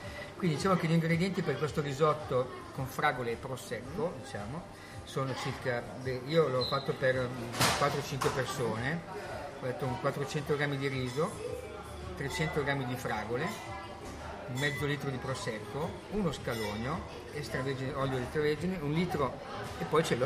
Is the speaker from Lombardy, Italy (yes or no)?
yes; Milan, Lombardy, Italy; io uso il grana padano perché sono milanese